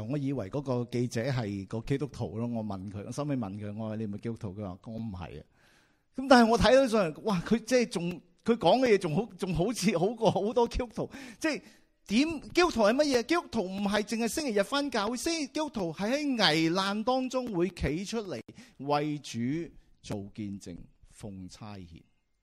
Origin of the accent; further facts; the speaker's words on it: China; 哎呀，我哋中国人好讲都识啦，系咪啊？